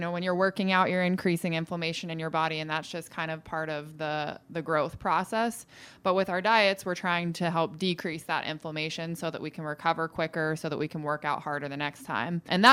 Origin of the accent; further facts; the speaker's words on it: Dayton, Ohio, United States; So I am from Ohio, grew up in Dayton.